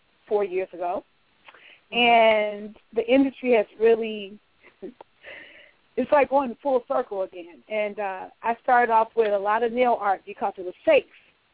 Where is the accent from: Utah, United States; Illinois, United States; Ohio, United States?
Illinois, United States; Dixmoor; also born or lived in Chicago; Well, I'm from Chicago, Illinois. I grew up in Dixmoor, Illinois, which is a suburb. But I lived in Chicago in Hyde Park before I moved to L.A.